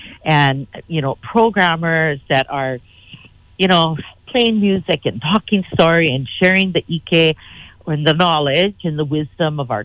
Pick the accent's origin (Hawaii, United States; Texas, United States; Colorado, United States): Hawaii, United States; Kauai; I'm a kumuhula and I'm a native Hawaiian born and raised on Kauai